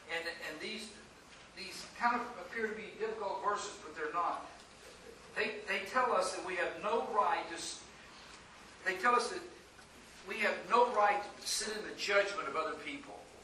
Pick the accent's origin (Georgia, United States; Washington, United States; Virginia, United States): Georgia, United States; Atlanta; I'm from Atlanta, Georgia. I know about that stuff, okay?